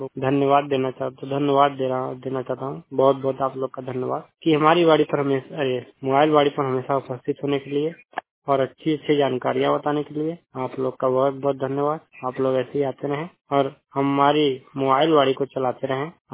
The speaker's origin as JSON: {"language": "Hindi", "region": "Uttar Pradesh", "country": "India", "said": "मेरा जिला निजापुर, राज्य उत्तर प्रदेश से 100% ब्लाइंड बिलोंग कर रहे हैं। उम्र 3 साल यानी 18 साल।"}